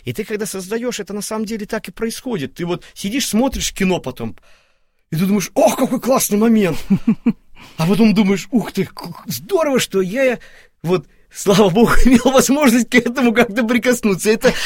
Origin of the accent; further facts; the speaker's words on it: Vilnius, Vilnius County, Lithuania; Моя будущая супруга из Москвы, я из Вильнюса.